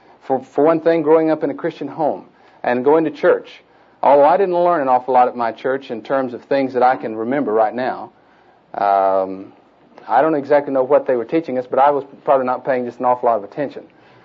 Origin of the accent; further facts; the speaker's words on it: Chickasha, Oklahoma, United States; I grew up in Chickasha, went to the First Baptist Church over there, and then came later to OU here where I was involved in the BSU